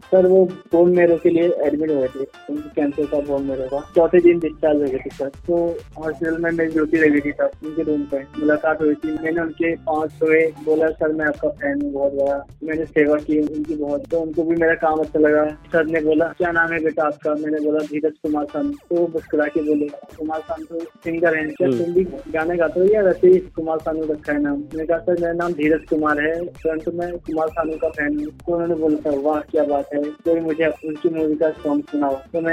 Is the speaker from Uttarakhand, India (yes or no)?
yes; Binka, Uttarakhand, India; मैं उत्तराखंड से हूँ, अल्मोड़ा डिस्ट्रिक्ट रानीखेत बिंका गाँव से हूँ।